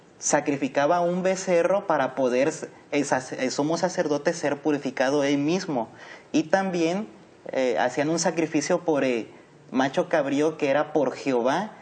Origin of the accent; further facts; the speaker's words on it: Acapulco, Guerrero, Mexico; vengo de Acapulco, Guerrero, y estoy estudiando teología.